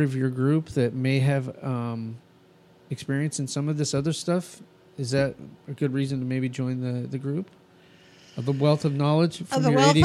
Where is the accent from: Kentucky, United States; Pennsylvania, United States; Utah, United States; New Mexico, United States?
New Mexico, United States; also born or lived in California / East Coast; And, you know, growing up in New Mexico, living in California and being back on the East Coast, I've lived in three different attitudes of people, really.